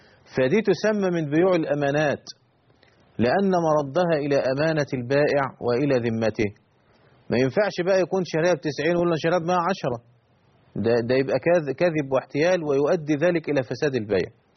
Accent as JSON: {"language": "Arabic", "country": "Egypt", "said": "في مسألة يعني تحتاج أن تجتمع لها المجامع الفقهية عندنا في مصر"}